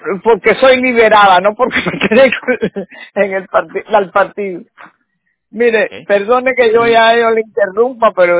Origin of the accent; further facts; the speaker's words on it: Cuba; born there; Yo sí me dije ciudadana, pero en Cuba fue donde yo nací.